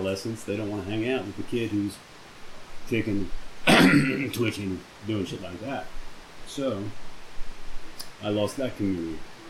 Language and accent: English; Philadelphia, Pennsylvania, United States; born there; So, I was born over there in Philadelphia and abused in the Roman Catholic religion.